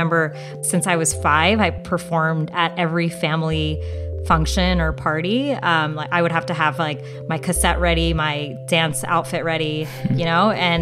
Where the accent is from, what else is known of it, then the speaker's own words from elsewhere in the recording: India; I think as an Indian girl, I would sit in my house and I literally would put the video on over and over and over again and try and emulate it.